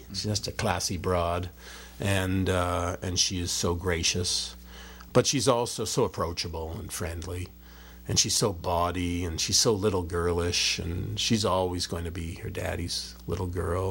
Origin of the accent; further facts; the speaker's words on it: Quebec, Canada; accent: Quebecois; But it's just a setup, because if I were bilingual, then they'd just make fun of my Quebecois accent anyway.